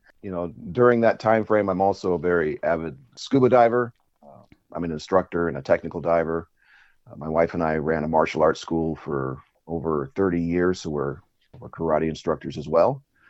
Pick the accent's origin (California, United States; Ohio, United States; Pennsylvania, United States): California, United States; Imperial Beach; also born or lived in England / Arizona / Oregon; I am actually from the West Coast. I was actually born in England. My father was in the Air Force, but they're natives of San Diego area, in Imperial Beach specifically. So I was raised in Imperial Beach and then spent a little bit of time in Arizona and Oregon.